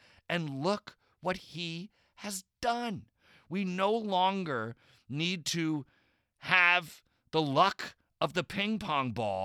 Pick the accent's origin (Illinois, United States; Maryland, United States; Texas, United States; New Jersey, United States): New Jersey, United States; now in Los Angeles, United States; I know because I'm from Jersey. And so North Jersey touches New York and filled with those jerks. And South Jersey touches Philadelphia and those jerks.